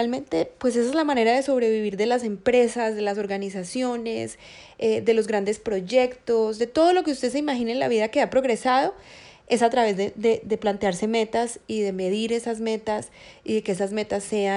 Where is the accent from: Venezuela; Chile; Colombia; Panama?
Colombia; now in United States; o en el que yo crecí, digamos en Colombia, siento que había gente muy pujante, gente todo el tiempo pensando en hacer cosas diferentes